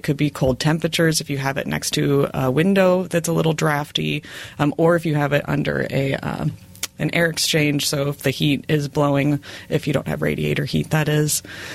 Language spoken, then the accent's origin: English; Grayslake, Illinois, United States; But anyways, I'm from Grays Lake, and most people don't know where Grays Lake is. It's a northern suburb.